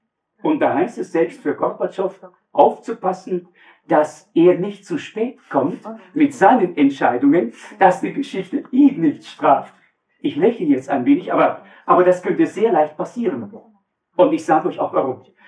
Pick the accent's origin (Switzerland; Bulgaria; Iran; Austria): Austria; speziell als Österreicher